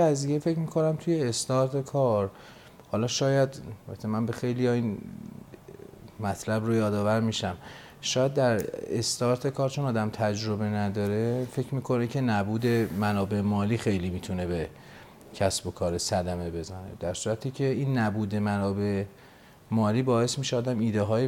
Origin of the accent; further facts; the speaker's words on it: Tabriz, East Azerbaijan, Iran; حالا ما اصالتا تبریزی هستیم